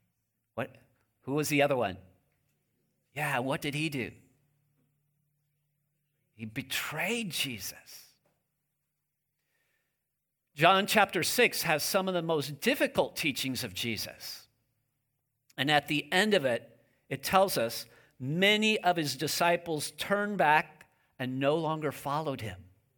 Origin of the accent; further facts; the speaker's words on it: Kansas, United States; Growing up, I grew up in Kansas, very fertile land, and we had a large vegetable garden in our backyard.